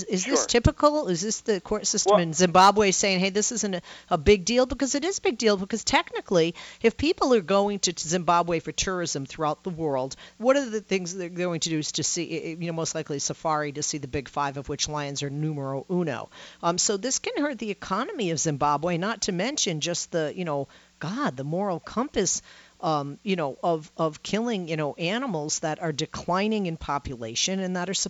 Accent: North Dakota, United States; I've been a lifelong hunter since I was a child growing up in North Dakota.

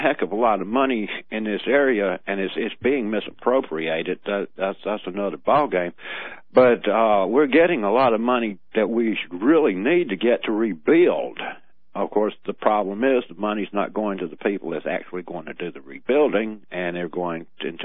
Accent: Mississippi, United States; I told him I was from Mississippi, so I said, look, I'm a liberal from Mississippi.

